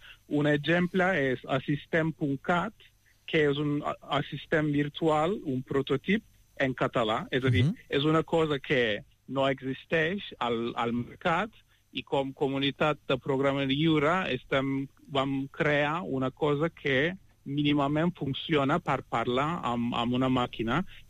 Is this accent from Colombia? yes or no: no; Turkey; Catalan is a second language; som quatre, som de Turquia